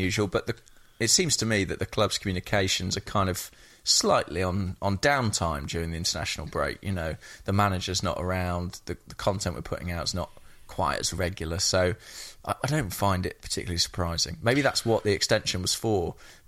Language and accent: English; England, United Kingdom; But then, as an Englishman, that is a kind of perennial problem.